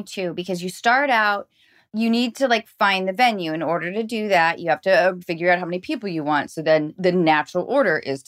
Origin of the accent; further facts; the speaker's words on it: Seattle, Washington, United States; Because I grew up in Seattle.